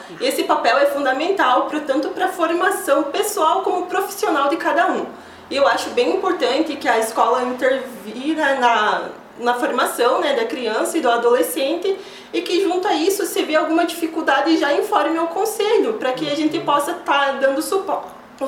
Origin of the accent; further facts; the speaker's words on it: Xanxerê, Santa Catarina, Brazil; Sim, eu sou aqui de Xanxerê